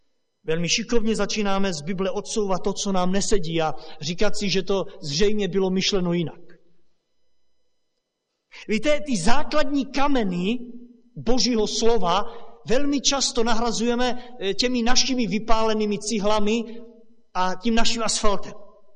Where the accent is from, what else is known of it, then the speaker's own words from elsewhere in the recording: Romania; Víte, z Rumunska, odkud pocházím, tak jsem tak trochu svědkem této obavy